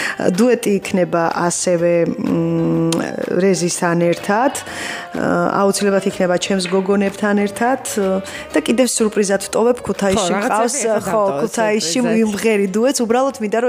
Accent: Kutaisi, Imereti, Georgia; ძალიან მიყვარს ეს ქალაქი, იქიდან გამომდინარე, რომ მთელი ჩემი ბავშვობა იქ მაქვს გატარებული და ამ ქალაქის წარმომადგენელს გავყევე შემდეგ უკვე ცოლად და ნუ მიხვდი ხო რაც მაკავშირებს ეს ქუთაისთან

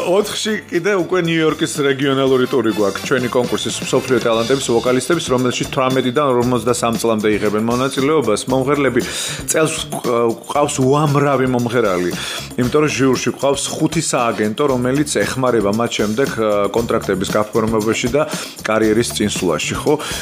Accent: Kutaisi, Imereti, Georgia; ჩემს მშობლიურ ქალაქში ქუთაისში საოპერო ფესტივალის ჩატარება

